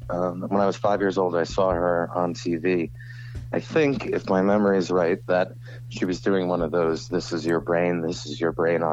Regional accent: New Jersey, United States; now in Florida, United States; But, no, I love Jersey. I'm from North Jersey, which is – I'm from North Jersey, which, as anyone who lives here knows, is a completely different state than South Jersey.

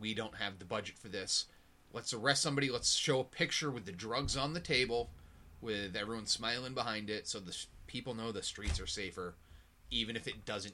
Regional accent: Maine, United States; Which, considering I'm from Maine, which has shipping ports, I should probably know that.

